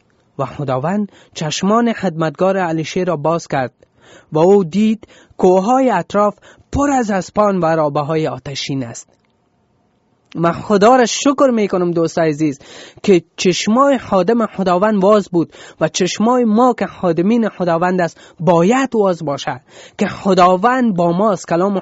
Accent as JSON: {"language": "Persian", "country": "Afghanistan", "said": "خداوند این برکت بزرگ به ما افغانام داده که ما بتانیم پیرو عیسی مسیح باشیم"}